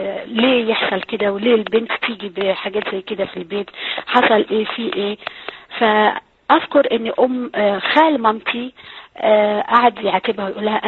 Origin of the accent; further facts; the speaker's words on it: South Algeria, Algeria; أنا يا أصلي من الجزائر من جنوب الجزائر لست من جبال القبائل ولكن من جنوب الجزائر